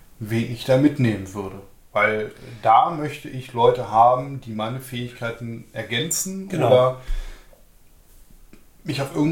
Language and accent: German; United States; hallo, ich bin Amerikaner.